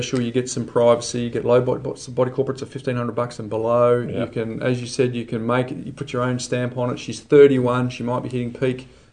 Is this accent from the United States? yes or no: no; Perth, Western Australia, Australia; If you think I'm from Perth, we're sister suburb to Brisbane, where everyone typically lives in a house